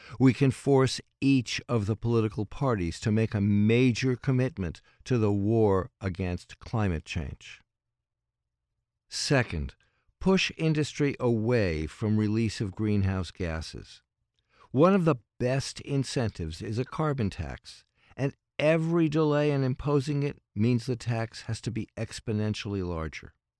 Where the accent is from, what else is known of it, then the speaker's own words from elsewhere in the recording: New York City, New York, United States; Growing up in New York City, I had to be a public transit user.